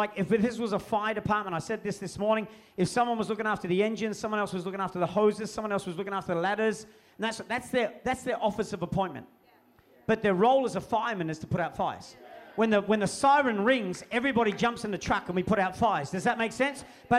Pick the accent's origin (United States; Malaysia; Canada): Malaysia; I mean, I come from Malaysia, man.